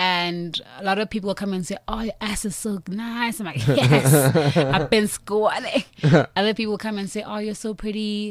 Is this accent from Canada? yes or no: no; Queenstown, Eastern Cape, South Africa; I'm from the Eastern Cape, and it's a small town, like, I'm from Queenstown, which is a small town in the Eastern Cape.